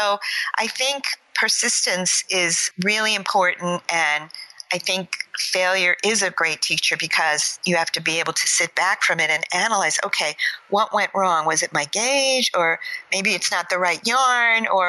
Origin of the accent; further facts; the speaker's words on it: New York, United States; Being a New Yorker, since you brought it up, being a New Yorker, you know, you want to have a certain fashion sense